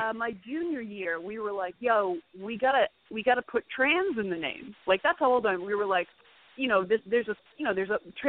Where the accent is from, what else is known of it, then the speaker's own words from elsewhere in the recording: Danvers, Massachusetts, United States; Although I like to tell everyone that I grew up in Danvers. It was Salem Village.